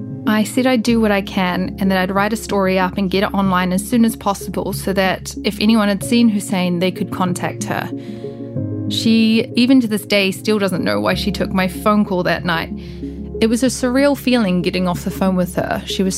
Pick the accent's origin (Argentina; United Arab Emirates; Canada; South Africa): United Arab Emirates; Dubai; It could also be that I mentioned that I was from Dubai and she'd lived there before, so she obviously saw that UAE connection.